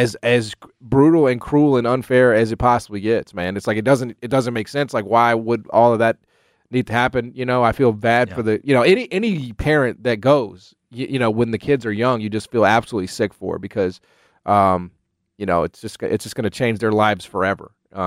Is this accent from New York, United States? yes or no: no; Memphis, Tennessee, United States; I didn't grow up in Osceola. I grew up in Memphis. I went to public school in Memphis, Tennessee. I went to the University of Memphis.